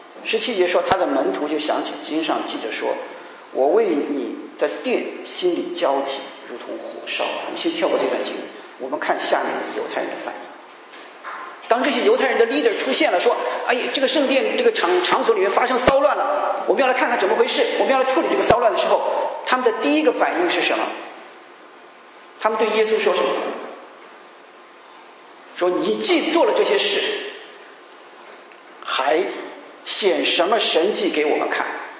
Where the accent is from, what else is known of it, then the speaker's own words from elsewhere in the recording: China; 就好像我们中国人过年的时候，大家一起坐在一桌在吃年夜饭